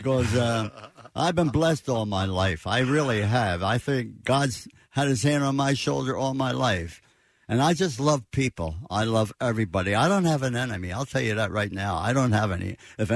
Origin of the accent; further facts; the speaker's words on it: United States; And, well, it's part of history, and I just loved being an American.